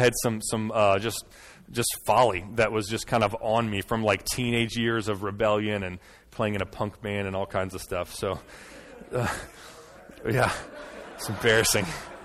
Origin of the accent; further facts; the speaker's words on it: Smithfield, Virginia, United States; I grew up here in Smithfield. Not, I guess we're in Suffolk, but I grew up in Smithfield. Graduated from Smithfield High School in 2002, and then went off to James Madison University.